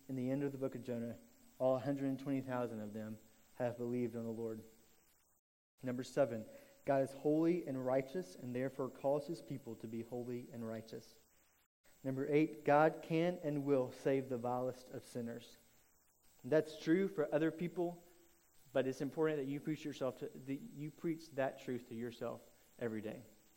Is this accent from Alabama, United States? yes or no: yes; Birmingham, Alabama, United States; I grew up in Birmingham, Alabama.